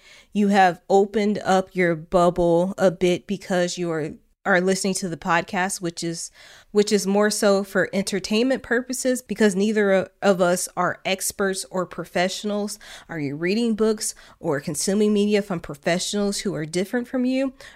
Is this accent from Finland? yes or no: no; Illinois, United States; I grew up in Illinois, deeply blue state, and was taught from a young age being raised in a state that was part of the union